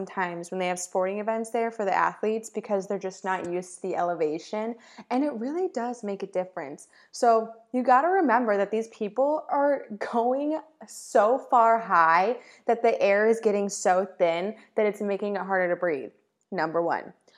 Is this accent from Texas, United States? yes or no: no; Michigan, United States; even though I am from Michigan and I grew up in the snow, it's cold like 9 months of the year, I still don't really know how to ski or snowboard.